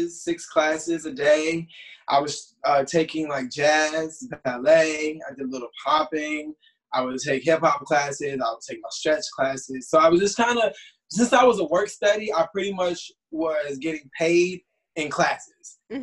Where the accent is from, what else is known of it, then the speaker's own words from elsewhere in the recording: Florida, United States; But I'm like, listen, I'm from Florida. We out here trying to make it.